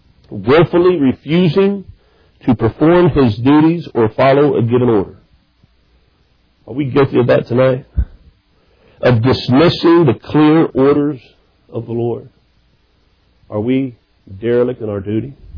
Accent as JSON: {"language": "English", "town": "Cincinnati", "region": "Ohio", "country": "United States", "tie": "born or raised there", "said": "Now, I'm from the city. I grew up in Cincinnati for 31 years and didn't know a whole lot."}